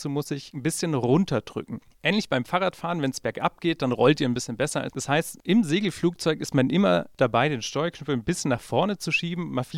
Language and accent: German; Baden-Württemberg, Germany; Und ich komme aus dem Schwarzwald, also aus Süddeutschland.